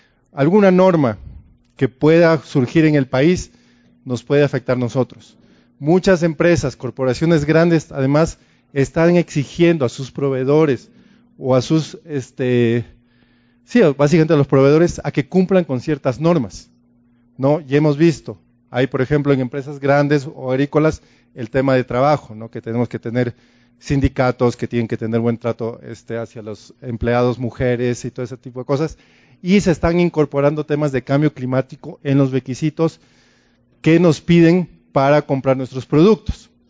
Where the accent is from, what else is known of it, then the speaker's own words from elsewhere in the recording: Peru; moved away; Estoy acá ya hace 5 meses, soy de Perú